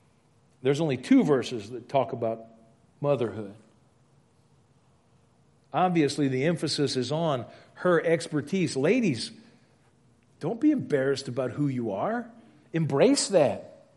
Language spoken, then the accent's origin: English; Louisiana, United States; I'm sorry, you shouldn't end with a preposition, but I'm from Louisiana, so it's okay.